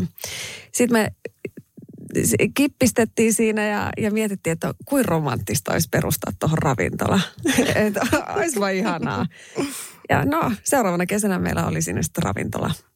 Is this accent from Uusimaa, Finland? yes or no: no; Raahe, North Ostrobothnia, Finland; Kyllä joka kerta, kun mä menen Raaheen, niin kyllä mun murre muuttuu.